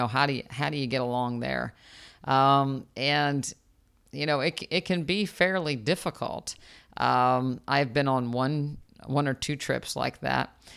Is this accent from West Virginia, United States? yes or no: yes; West Virginia, United States; You know, I'm from West Virginia, and, you know, I don't know how many, there's not very many listeners out there from West Virginia.